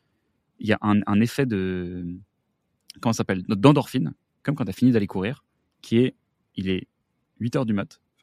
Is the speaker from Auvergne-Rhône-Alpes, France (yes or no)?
no; Paris, Île-de-France, France; born there; je suis Versaillais de nature, de souche, de tout. Enfin non, je ne suis pas Versaillais de touche, je suis né à Paris. Mais en tout cas, Versaillais de cœur